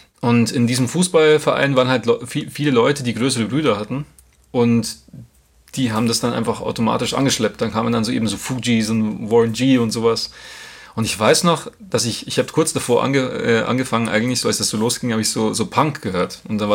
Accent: Grassau, Bavaria, Germany; es war jetzt in Grassau, es ist eh cool, wo ich herkomme

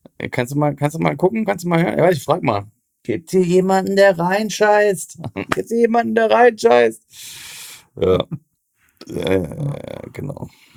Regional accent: Thuringia, Germany; Ne, woher ich komme, aus Thüringen und blablabla.

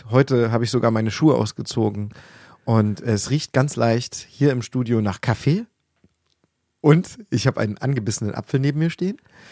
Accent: Plauen, Saxony, Germany; ich bin in Plauen groß geworden

